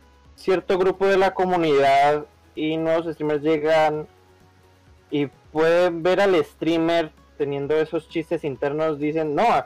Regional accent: Colombia; Soy de Colombia, yo no sé, acá no hay, acá hay lenguajes indígenas o antiguos, pero yo no sé ninguno.

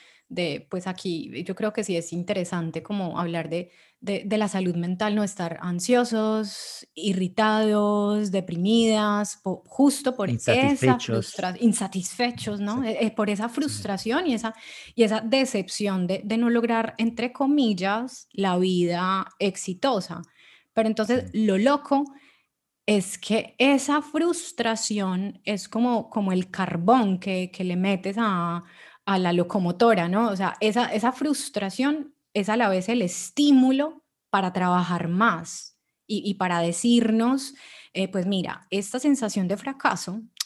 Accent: Colombia; yo soy de Colombia, por ejemplo, este es un país muy desigual

